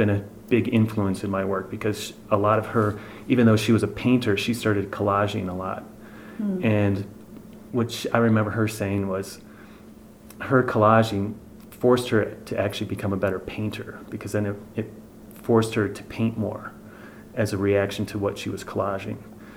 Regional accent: Illinois, United States; I think I grew up just outside of the city

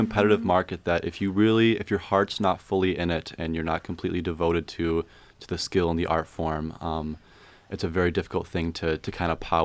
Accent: Hudsonville, Michigan, United States; And I'm from Hudsonville, Michigan, so just kind of outside of Grand Rapids

